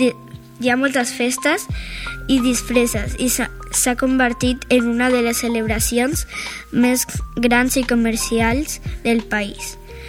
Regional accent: United States; soc dels Estats Units. He vingut a Espanya per veure les diferències entre el Halloween dels Estats Units i el d'Espanya.

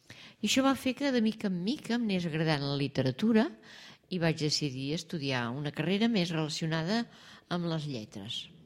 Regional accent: Catalonia, Spain; el Pedraforca és una muntanya que hi ha al Berguedà, que és d'on jo soc.

